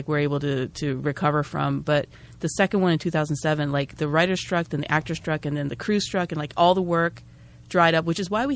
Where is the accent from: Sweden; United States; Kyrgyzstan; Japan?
Japan; You know, I'm originally from Japan.